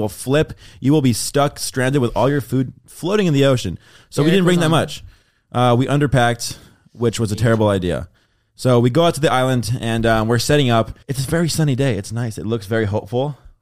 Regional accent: Hawaii, United States; So I was like, what better place to go than Hawaii? Because I grew up in Hawaii.

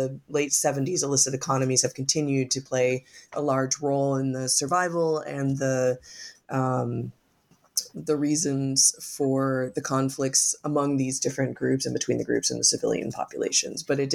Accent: Caquetá, Colombia; so I came from Caquetá in 2016.

